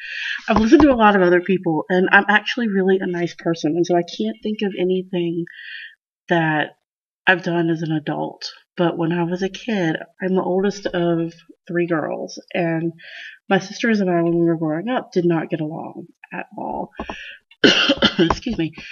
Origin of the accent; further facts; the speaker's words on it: North Carolina, United States; I am from North Carolina, and I was born in 1979, so I'm kind of old anyway.